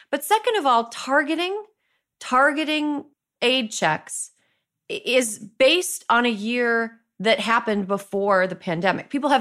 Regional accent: Frederick, Wisconsin, United States; And like $50,000 in income in my hometown of Frederick, Wisconsin, gets you a fuckload more than $50,000 in income in New York City.

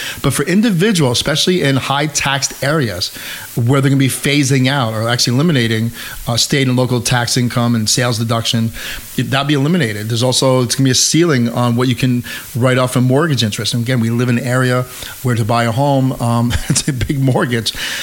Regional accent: Montrose, New York, United States; I'm from the area, live in the area my whole life. Actually, I grew up in Montrose, went to Hendrick Hudson High School.

